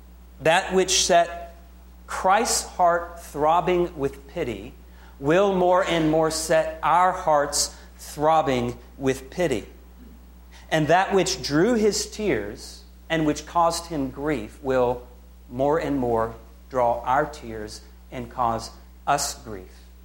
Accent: Oklahoma, United States; I grew up in Oklahoma. I've seen fanaticism with football.

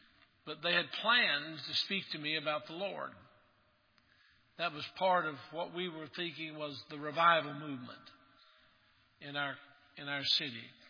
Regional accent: Maryville, Tennessee, United States; I was caught in the midst of a revival in our hometown. I grew up in Maryville, Tennessee

